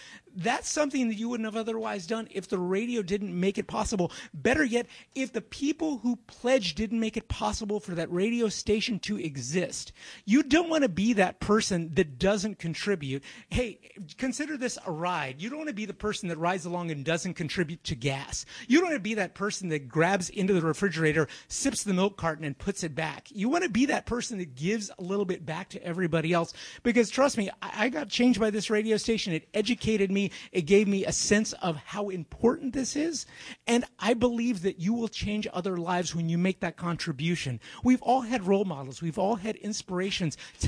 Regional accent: Houston, Texas, United States; I was born and raised in Houston, Texas, like a number of people here. I will tell you right now, I was raised on the east end of Houston.

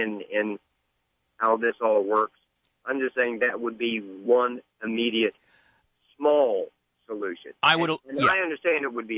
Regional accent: Chicago, Illinois, United States; born there; I was born in Chicago, so maybe I should go back to the Windy City.

